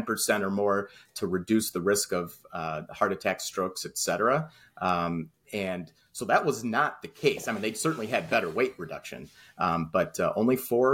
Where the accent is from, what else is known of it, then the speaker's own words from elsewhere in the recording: United States; accent: Michigan Chicago; with my Michigan Chicago accent